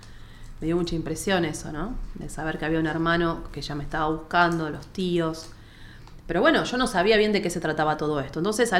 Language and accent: Spanish; Ramallo, Buenos Aires Province, Argentina; me voy a ir a mi pueblo, a Ramallo